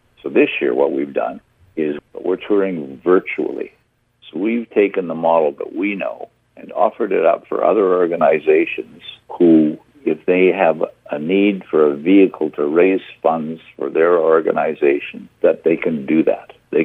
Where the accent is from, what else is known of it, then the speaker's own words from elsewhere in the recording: Saskatchewan, Canada; born there; also born or lived in Manitoba; I was born in Saskatchewan on a reserve, and my feet currently are in Alberta, but my heart is in Manitoba.